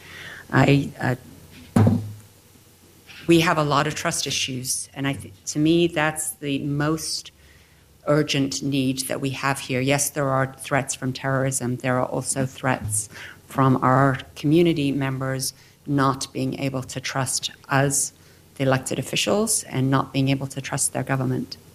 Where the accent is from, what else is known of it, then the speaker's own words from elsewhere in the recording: England, United Kingdom; I grew up in England during the IRA bombings. So that was back in the 60s and 70s